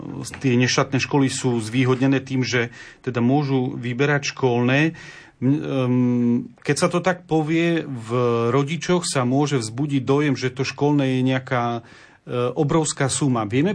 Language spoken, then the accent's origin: Slovak; eastern Slovakia, Slovakia; ja som z východného Slovenska